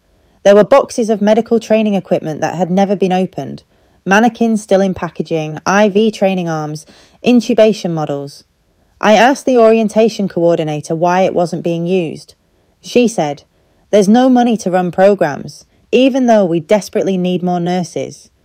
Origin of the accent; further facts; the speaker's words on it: Frodsham, North West England, United Kingdom; I grew up in Frodsham watching my nan recover from a stroke.